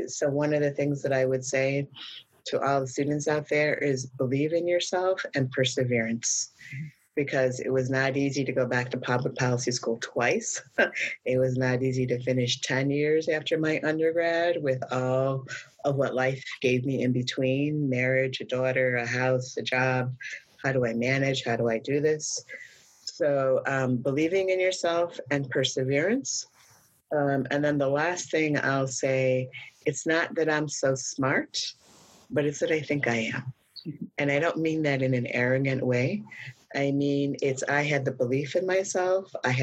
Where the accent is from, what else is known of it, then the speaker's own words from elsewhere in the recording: Illinois, United States; So I'm from Illinois, and I'm a first generation college, first person in my family to go to college, even though my family is from Texas and had five generations in Texas.